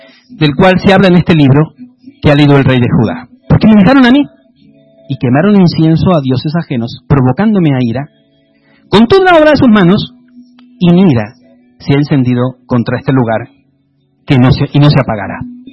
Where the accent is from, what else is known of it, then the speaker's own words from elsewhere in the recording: Spain; Claro, yo vengo de aquí de España, aquí no se conduce eso.